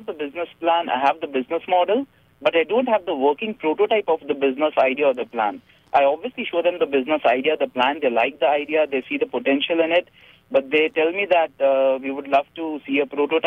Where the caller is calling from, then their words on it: Milpitas, California, United States; I'm calling from Milpitas, Rohit.